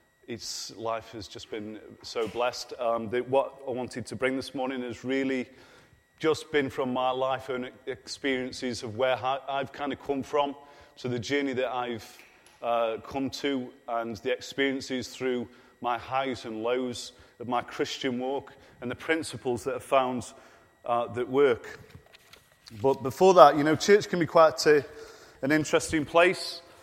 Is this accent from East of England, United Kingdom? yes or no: no; Stoke-on-Trent, West Midlands, United Kingdom; moved away as an adult; now in Scotland; I'm 39 years old. I come from Stoke-on-Trent. I come up about 8 years ago up to Scotland.